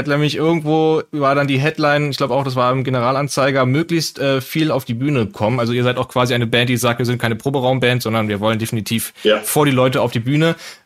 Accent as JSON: {"language": "German", "town": "Cologne", "region": "North Rhine-Westphalia", "country": "Germany", "said": "Ich als Kölner lass auch nur diese Antwort zu."}